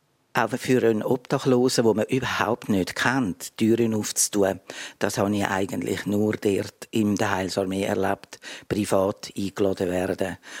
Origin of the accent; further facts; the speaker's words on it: Zurich, Switzerland; accent: Zurich dialect; now in Basel, Switzerland; Ich habe zwar einen Zürcher Dialekt, aber ich bin in Basel gestrandet.